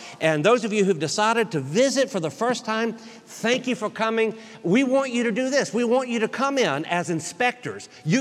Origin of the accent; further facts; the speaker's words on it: Smyrna, Tennessee, United States; I grew up in Smyrna, Tennessee. It is my home church. It's the Smyrna Church of Christ. I graduated Smyrna High School.